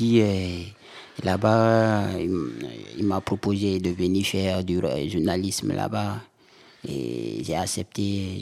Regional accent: Guinea; now in France; parce que moi je viens de la Guinée

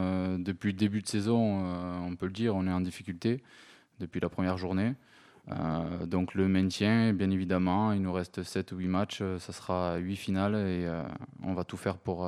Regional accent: Toulouse, Occitanie, France; je suis de Toulouse

